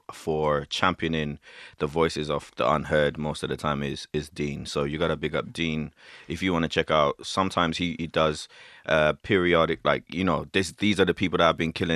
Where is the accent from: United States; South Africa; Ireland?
Ireland; Limerick, Munster; You know, I'm from Limerick, so I gotta big up where I'm from four times.